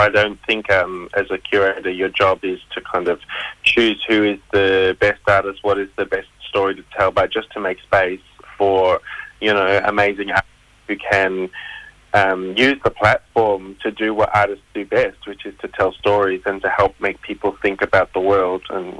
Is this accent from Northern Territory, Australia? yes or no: no; Melbourne, Victoria, Australia; So I come from Melbourne, so I'm living on Wurundjeri Boonwurrung country, but my family's from Western Victoria, with ties into Bass Strait Island. But I've been growing up my whole life in Melbourne.